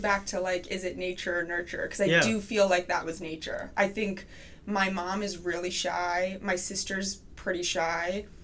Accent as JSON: {"language": "English", "town": "Calgary", "region": "Alberta", "country": "Canada", "tie": "born or raised there", "said": "So I grew up in Calgary, Alberta."}